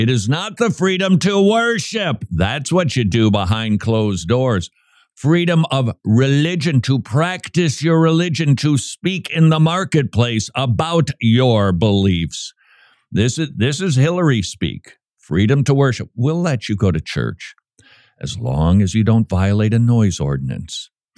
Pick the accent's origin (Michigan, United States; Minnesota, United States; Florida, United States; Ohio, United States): Minnesota, United States; I couldn't be more proud of my home state of Minnesota.